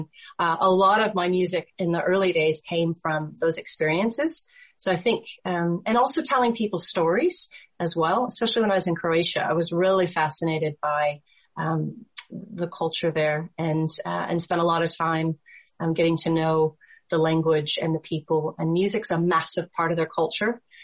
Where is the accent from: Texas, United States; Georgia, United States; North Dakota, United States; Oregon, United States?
Oregon, United States; also born or lived in Washington; parents and I really only made one real big significant move, and that was when I was about 8 years old. We moved from Washington State to Oregon State.